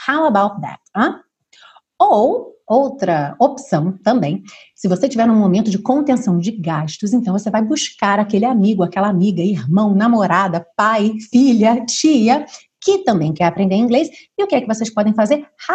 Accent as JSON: {"language": "Portuguese", "region": "Rio de Janeiro", "country": "Brazil", "moved": "as an adult", "said": "essas paisagens lindíssimas, essas comidas maravilhosas, esse frio que está me assustando um pouco, afinal, sou carioca"}